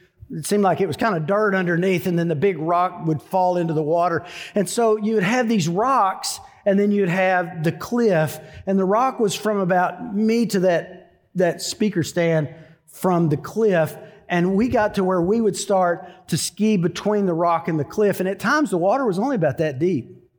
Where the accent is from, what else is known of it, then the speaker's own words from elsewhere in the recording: Denison, Texas, United States; I grew up in North Texas, just south of Oklahoma, right on the Texas-Oklahoma border in a town called Denison, Texas.